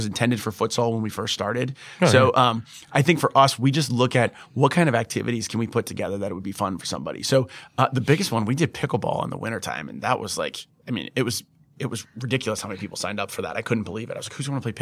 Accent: Cincinnati, Ohio, United States; I'm from Cincinnati. I wanted to bring something back.

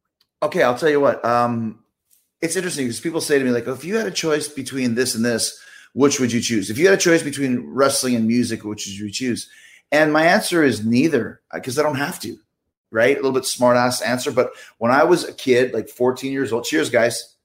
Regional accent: Canada; because I'm Canadian

